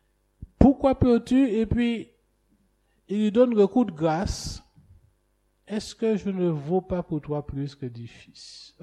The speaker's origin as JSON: {"language": "French", "region": "French Antilles", "country": "France", "said": "Chez nous, aux Antilles, on la traiterait de mouton."}